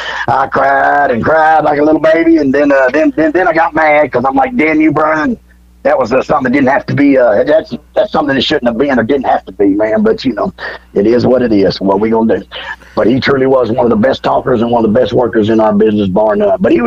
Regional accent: Hendersonville, Tennessee, United States; We grew up in Hendersonville, and he actually went through my dad's wrestling school also.

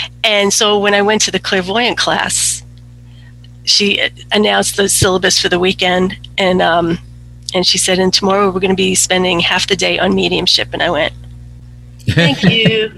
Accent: Boston, Massachusetts, United States; growing up in Boston, what do we have there? Salem.

